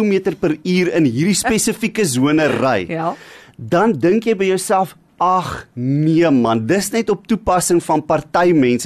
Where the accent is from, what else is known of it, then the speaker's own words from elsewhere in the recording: Gauteng, South Africa; want ek kom ons nou van Gauteng af.